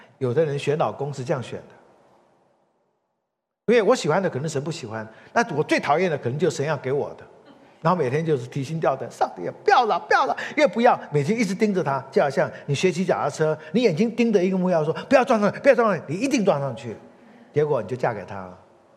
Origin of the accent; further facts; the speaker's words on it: Taiwan; 我台湾出生长大，每次回台湾讲道，我都有点近乡情怯。